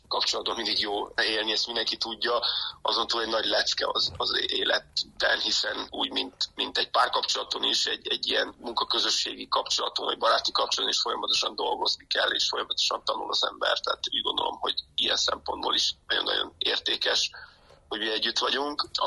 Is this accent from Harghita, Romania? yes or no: yes; Gheorgheni, Harghita, Romania; Szerencsére gyergyóiként ugye hosszabb időszakra kivetítve éljük meg.